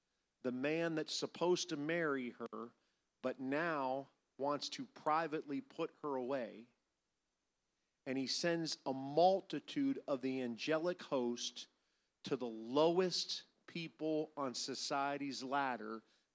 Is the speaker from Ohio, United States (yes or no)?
yes; Niles, Ohio, United States; I could take you to the house that I grew up in Niles, Ohio.